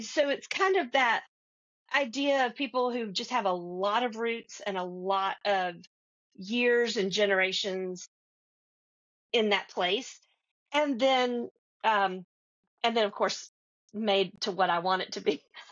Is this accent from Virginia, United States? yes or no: no; North Carolina, United States; But I'm from Western North Carolina, and I have cousins.